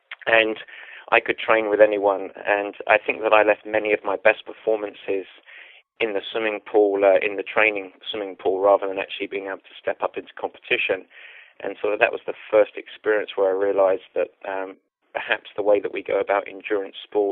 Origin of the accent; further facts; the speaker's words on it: East of England, United Kingdom; now in United States; I'm originally, I was born and raised in a little town just outside of Southend-on-Sea in Essex. And so just to the east of London, about 35 miles to the east of London. And grew up there, very typical sort of suburban life.